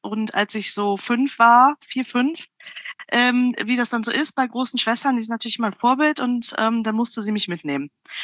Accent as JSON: {"language": "German", "region": "Rhineland", "country": "Germany", "tie": "born or raised there", "said": "also geboren bin ich tatsächlich im Rheinland. Ich bin ein Urrheinländer. Rheinländischer geht's kaum."}